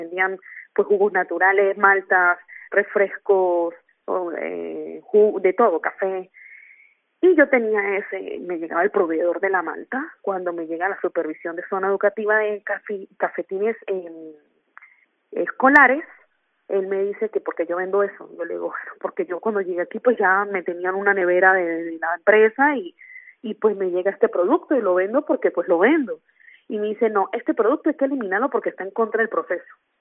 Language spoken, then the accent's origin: Spanish; San Cristóbal, Táchira, Venezuela; la zona educativa de San Cristóbal, de donde yo soy, nacida de los Andes venezolanos